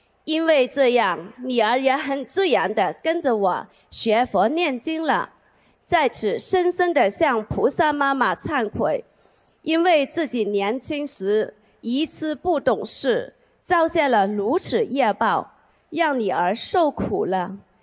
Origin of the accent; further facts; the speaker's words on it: Hamburg, Germany; 我来自汉堡，2015年7月中旬开始修习心灵法门的